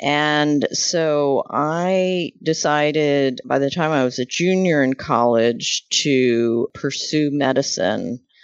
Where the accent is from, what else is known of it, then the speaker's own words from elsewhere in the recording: Philadelphia, Pennsylvania, United States; I grew up in Philadelphia, in an area called Center City, so it was right downtown.